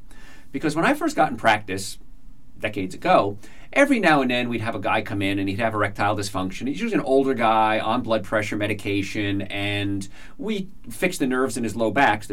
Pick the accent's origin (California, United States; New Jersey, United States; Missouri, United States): New Jersey, United States; Carlstadt; growing up in Calstead, New Jersey, which is the home of the Yoo-Hoo factory. That's our claim to fame. So I grew up in New Jersey, in a typical small town.